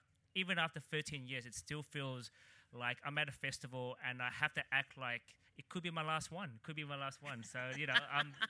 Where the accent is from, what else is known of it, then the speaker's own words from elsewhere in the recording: Canley Vale, New South Wales, Australia; So I grew up in Canny Vale near Cabramatta, southwest Sydney